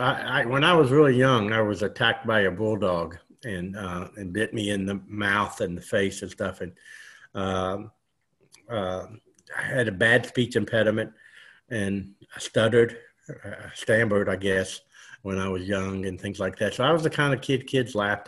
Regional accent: Louisville, Kentucky, United States; I was from Louisville, Kentucky. I went to high school when I was a senior

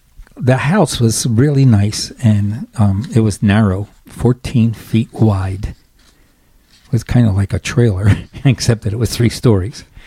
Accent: Baltimore, Maryland, United States; I grew up in Baltimore.

